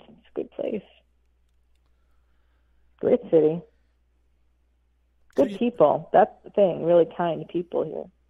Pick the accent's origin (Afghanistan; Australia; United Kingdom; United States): United States; Boston, Massachusetts; born there; I got to go with Bruins because I was born in Boston.